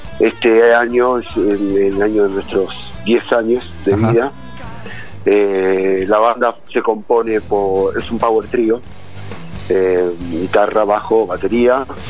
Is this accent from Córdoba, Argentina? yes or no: no; Quilmes, Buenos Aires Province, Argentina; soy oriundo de Quilmes y todavía no recibí novedades si allá nevó